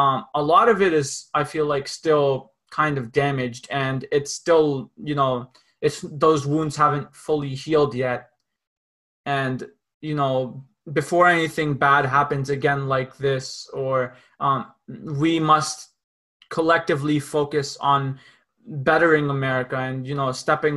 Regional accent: India; People like us, we are obviously from Southeast Asia, we're Indian

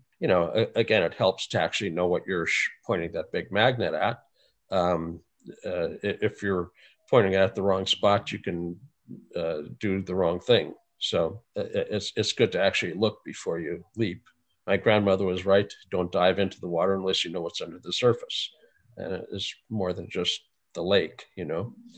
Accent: North Dakota, United States; I grew up in North Dakota.

